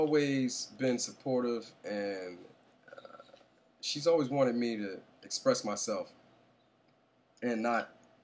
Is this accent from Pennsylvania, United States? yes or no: yes; Philadelphia, Pennsylvania, United States; they sent me to this acting class with this man, Rodney Robb, in Philadelphia, because I'm from Philly.